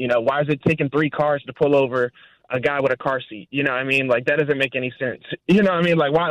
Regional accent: Norfolk, Virginia, United States; I'm originally from Norfolk, Virginia.

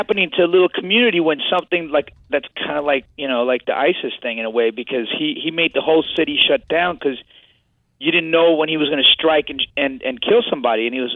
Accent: Staten Island, New York, United States; I'm here from Staten Island here.

